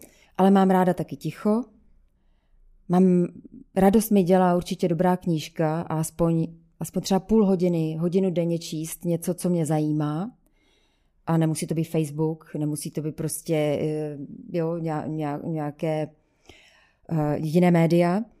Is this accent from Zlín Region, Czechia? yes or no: yes; Zlín Region, Czechia; Narodila jsem se na Valašsku. Pocházím tedy z takového drsnějšího kraje. A patřím mezi generaci husákových dětí, takže už mi je lehce přes 40.